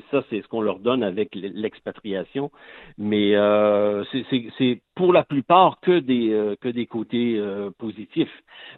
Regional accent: Quebec, Canada; accent: Quebec French; je suis obligé d'essayer de me ressortir mon accent québécois

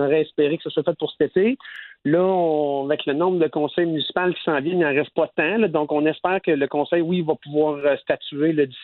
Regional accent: Quebec, Canada; C'est dans notre culture, on est Québécois, on sort jusqu'à 3h du matin depuis des années.

